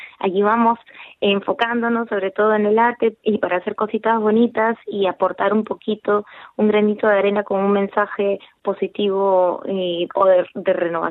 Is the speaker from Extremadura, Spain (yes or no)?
yes; Casar de Cáceres, Extremadura, Spain; yo feliz porque el Casar de Cáceres es mi pueblo y mi gente